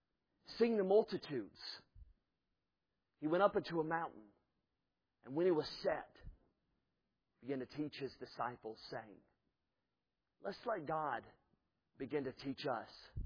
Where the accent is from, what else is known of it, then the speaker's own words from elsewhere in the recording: the South, United States; I grew up in the South, all right?